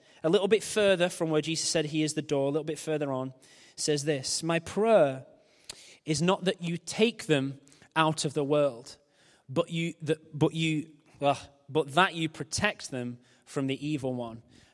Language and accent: English; Billinge, North West England, United Kingdom; born there; I was born in Billinge Hospital before they knocked it down for profit.